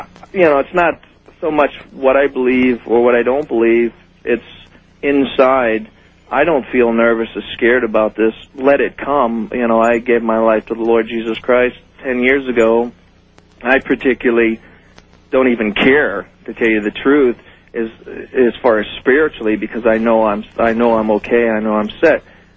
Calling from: Chicago, Illinois, United States; I'm calling from Chicago, Illinois.

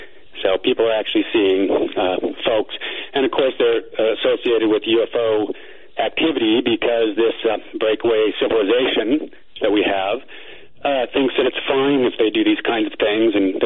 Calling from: Phoenix, Arizona, United States; from Phoenix

